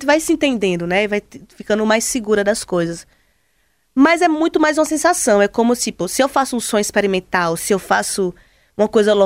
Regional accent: Juazeiro, Bahia, Brazil; accent: sertão; also born or lived in Salvador; eu saí de Juazeiro, tenho meu sotaque de sertão ali

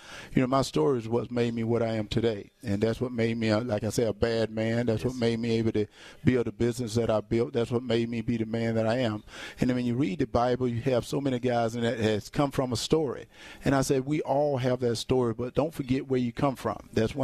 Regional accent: Wrightsville, Georgia, United States; Well, I came from Wrightsville, Georgia. I had nothing.

